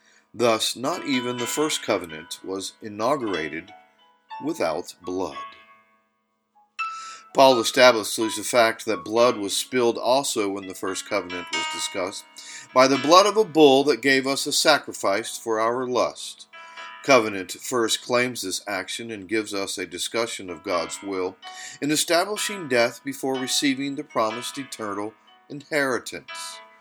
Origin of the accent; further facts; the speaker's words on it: Gainesville, Florida, United States; who used to make me laugh so much as we grew up together in Gainesville